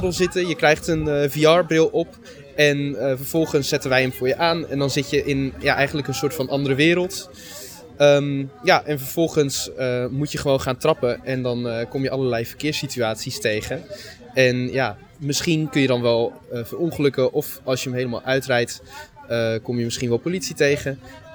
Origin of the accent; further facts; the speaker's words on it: Groningen, Netherlands; Want ik kom zelf uit Groningen.